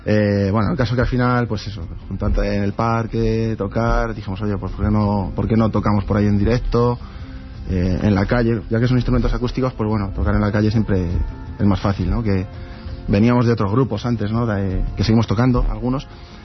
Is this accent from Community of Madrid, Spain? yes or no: yes; Colmenar Viejo, Community of Madrid, Spain; Venimos de Colmenar Viejo